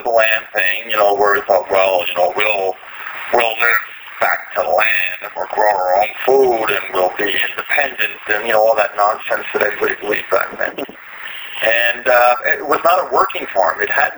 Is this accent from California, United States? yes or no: no; New York City, New York, United States; now in Hopefield, Canada; and I grew up in New York City, and I didn't know anything about farming. So Carla and I moved to his farm in Hopefield, PEI.